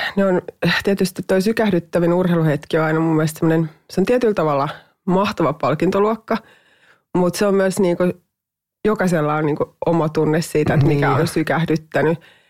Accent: Laihia, Ostrobothnia, Finland; Se on ollut hyvä paikka kasvaa ja mä oon tosi ylpeä siitä, että mä oon sieltä kotoisin. Mä oon kauhean mielelläni aina sen tuon esiin, että mä oon maalaistalon tytär ja ylpeä siitä.

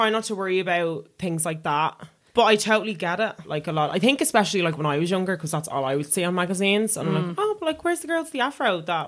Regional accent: Dublin, Leinster, Ireland; I'm from Dublin. And they're like, I know that, but like, where are you really from? And I'm like, I'm from the north side.

